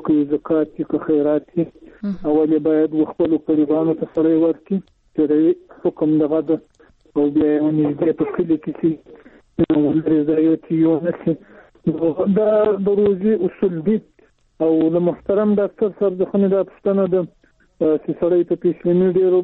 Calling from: Zabul, Afghanistan; از تو خیم د زابل وزارت شاجول ولسوالی

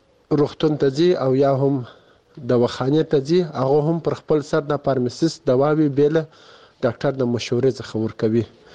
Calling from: Kandahar, Afghanistan; د کندهار ولایت د سور لسمینا یڅخه تاسو ته پیغام ژدم زه دلته په کندهار کې په یو شخصي روغتون کې د فارمسیست په هیڅ دنده اجرا کوم

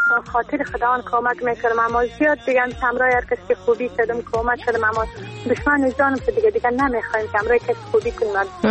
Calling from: Afghanistan; از افغانستان.

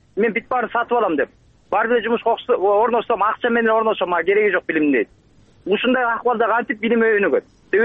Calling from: Bishkek, Kyrgyzstan; Мен Бишкектен болом

